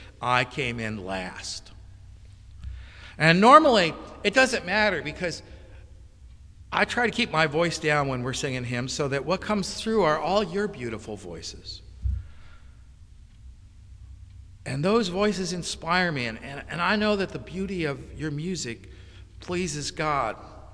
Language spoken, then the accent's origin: English; New Jersey, United States; it was a terrible disability growing up in New Jersey in the shadow of the great years of the New York Yankees